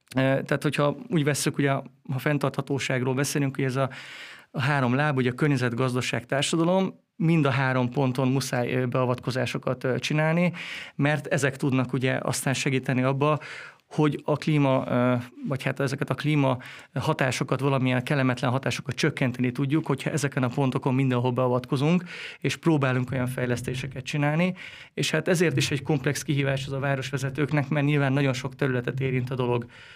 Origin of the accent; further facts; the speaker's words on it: Győr, Győr-Moson-Sopron, Hungary; vagy akár én Győrből, ahonnan jöttem, szintén voltak utcák